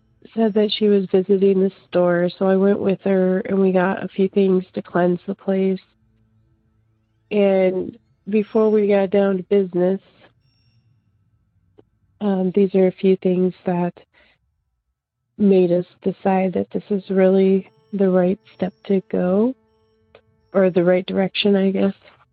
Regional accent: Iowa, United States; I am from Iowa.

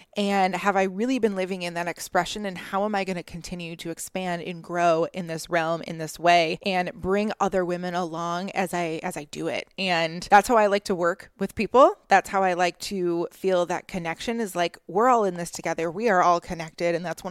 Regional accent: Midwest, United States; I'm from the Midwest. I'm in Michigan and it's winter time.

